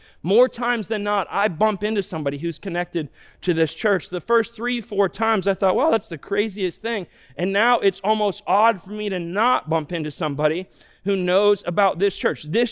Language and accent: English; Ohio, United States; I grew up in Northeast Ohio